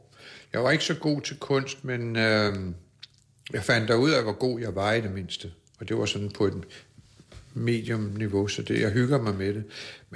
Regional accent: Arizona, United States; now in Denmark; jeg er opvokset i Arizona med indianer og mexikaner

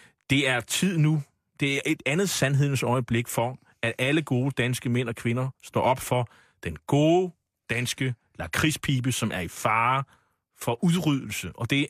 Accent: Bornholm, Capital Region of Denmark, Denmark; fordi jeg er jo bornholmer, som du måske kan høre.

